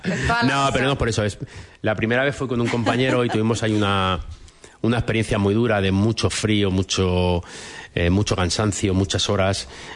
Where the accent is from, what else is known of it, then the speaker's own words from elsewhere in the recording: Cuenca, Castilla-La Mancha, Spain; Yo soy de Cuenca.